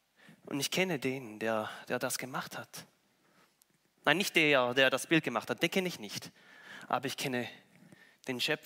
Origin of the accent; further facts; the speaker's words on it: St. Gallen, Switzerland; Also ich komme aus dem Toggenburg und mein Herz, wenn ich Berge sehe, da wow.